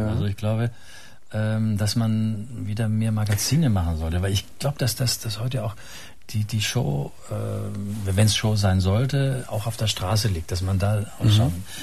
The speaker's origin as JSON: {"language": "German", "region": "Carinthia", "country": "Austria", "tie": "born or raised there", "said": "Ich bin ja am Wörthersee aufgewachsen und da gab es viele von denen"}